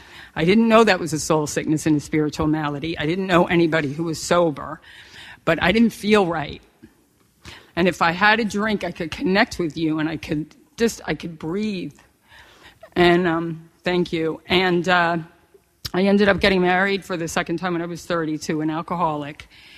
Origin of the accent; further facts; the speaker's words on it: Manhasset, New York, United States; I grew up in Manhasset, Long Island. I was the youngest of three.